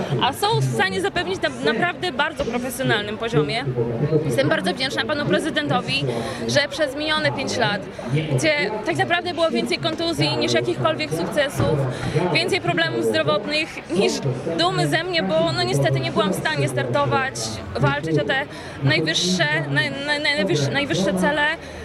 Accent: Suwałki, Podlaskie Voivodeship, Poland; Jestem bardzo wdzięczna, że to są moje rodzinne strony

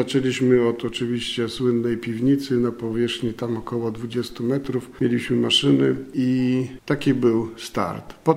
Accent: Gołdap, Warmian-Masurian Voivodeship, Poland; ponieważ pochodzę z Gołdapi

